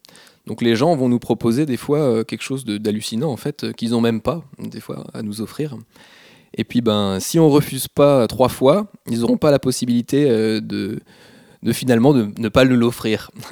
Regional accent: France; Finalement, quand on est français, c'est assez facile d'obtenir des visas pour n'importe quel pays.

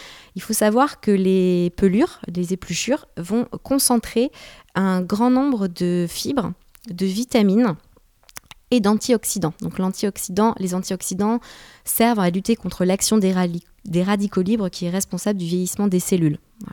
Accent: Brittany, France; Et voilà, chez nous en Bretagne, c'est vrai qu'on n'est pas dans une période très très ensoleillée

